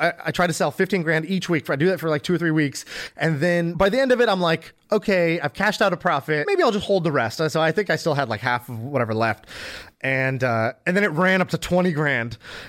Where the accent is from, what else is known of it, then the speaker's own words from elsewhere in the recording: United States; And so, even me, I grew up in America, but I didn't do Boy Scouts